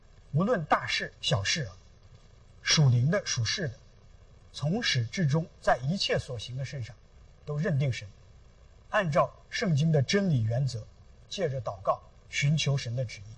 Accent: China; 我们中国人特别看重这个

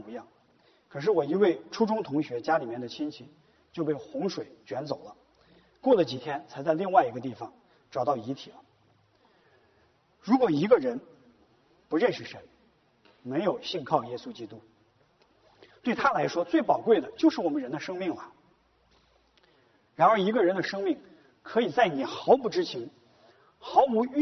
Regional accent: Zhengzhou, Henan, China; moved away as an adult; 我是生在长在河南郑州，18岁上大学的时候离开

